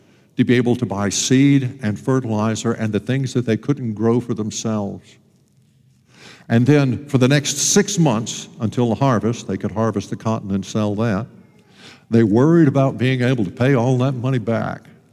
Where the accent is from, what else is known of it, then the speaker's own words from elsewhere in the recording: Alabama, United States; The kind of guy that we used to joke about when I was growing up in Alabama